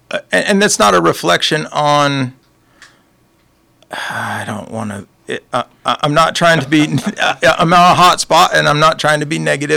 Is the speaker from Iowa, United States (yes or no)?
yes; Marshalltown, Iowa, United States; So I'm from Marshalltown. I'm a graduate of MHS High School. I have a trade degree from MCC. I worked as a draftsman in Ames